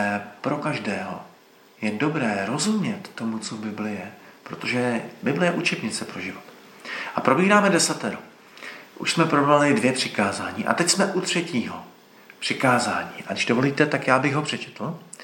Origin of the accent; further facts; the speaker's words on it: Jihlava, Vysočina Region, Czechia; z Jihlavy